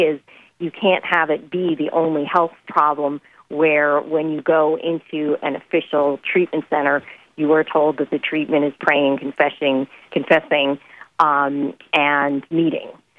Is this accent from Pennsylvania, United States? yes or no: no; New York, United States; You know, my home state, New York, we had 15 to life mandatory minimums